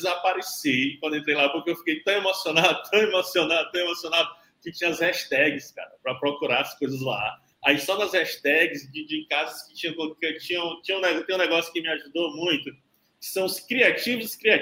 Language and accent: Portuguese; Teresina, Piauí, Brazil; É Teresina, no estado do Piauí. Aqui a gente está no Nordeste.